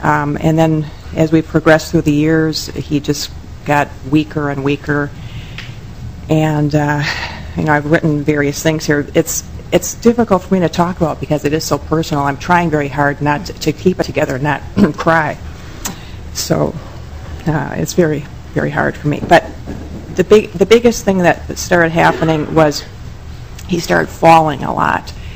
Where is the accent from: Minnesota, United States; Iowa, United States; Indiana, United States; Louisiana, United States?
Minnesota, United States; Burnsville; I'm from Burnsville, Minnesota